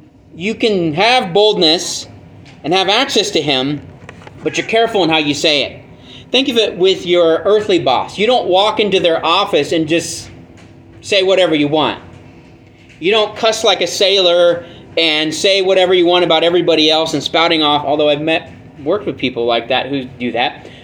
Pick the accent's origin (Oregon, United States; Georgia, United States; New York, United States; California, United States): California, United States; Now, I know I'm biased because we're from California, but we're right.